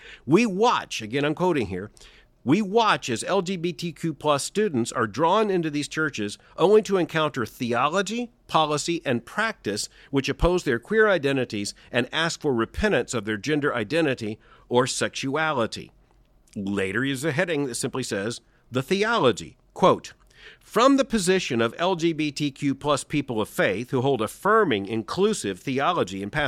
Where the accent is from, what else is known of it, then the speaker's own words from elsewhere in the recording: United States; let's be honest, as an American, I look at this and I understand what's going on here.